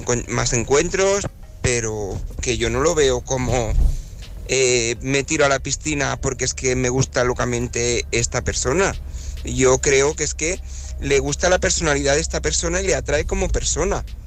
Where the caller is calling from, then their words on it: Barcelona, Catalonia, Spain; de Barcelona.